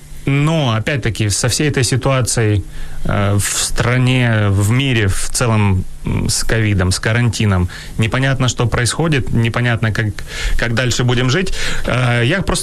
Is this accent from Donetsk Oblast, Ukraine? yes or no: yes; Mariupol, Donetsk Oblast, Ukraine; now in Kyiv, Ukraine; Мы из Мариуполя, поэтому, я думаю, сейчас на 23-м будут меня слушать внимательно особенно.